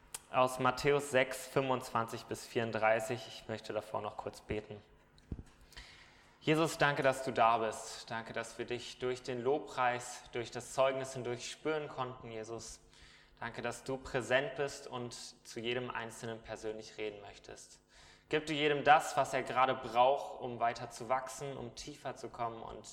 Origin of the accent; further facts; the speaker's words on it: Braunschweig, Lower Saxony, Germany; Mach das bitte in der Heimat, ich komme aus Braunschweig und such da eine Location.